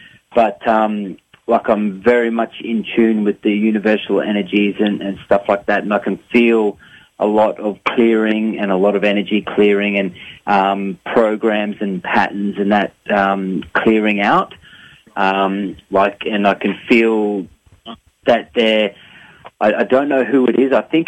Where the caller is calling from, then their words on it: Perth, Western Australia, Australia; I'm calling from Perth in Western Australia.